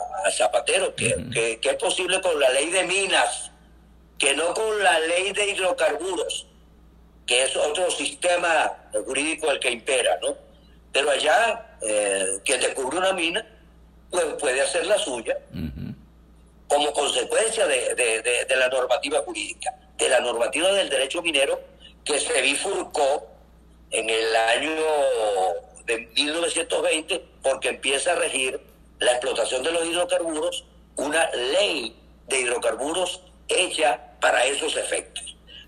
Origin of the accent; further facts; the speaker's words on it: Venezuela; now in Spain; me permite decir mi opinión como venezolano, que le duele, que ama profundamente su país